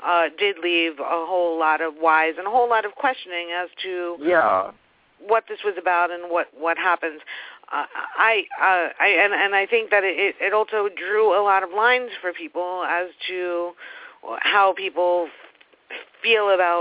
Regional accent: Brooklyn, New York, United States; I'll attribute that to that I'm from Brooklyn.

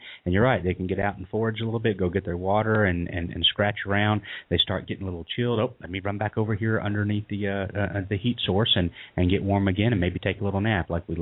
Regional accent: the South, United States; accent: southern; So my southern accent doesn't actually destroy it

